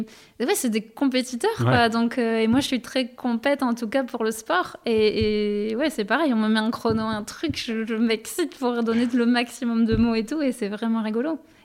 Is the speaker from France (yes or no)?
yes; France; accent: French; Je parle avec mon accent pourri français.